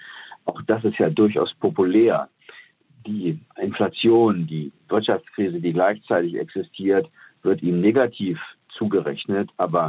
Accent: Germany; Ich meine, als Deutscher muss man immer ein bisschen vorsichtig sein.

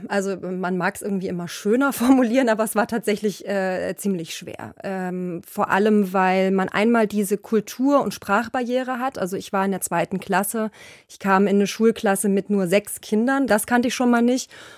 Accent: East Germany, Germany; moved away; Also wenn man so als Ossi 1990 auf die Schwäbische Alb kommt

